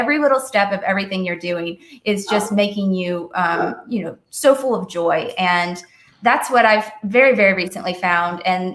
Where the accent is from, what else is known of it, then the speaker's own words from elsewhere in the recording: Kentucky, United States; My background, I grew up in Kentucky, Southern Kentucky.